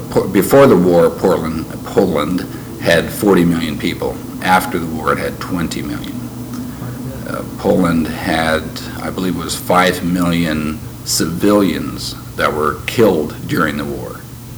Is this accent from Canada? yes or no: yes; Ottawa, Ontario, Canada; also born or lived in Sherbrooke / Montreal; I was raised mostly in Ottawa, the capital of Canada.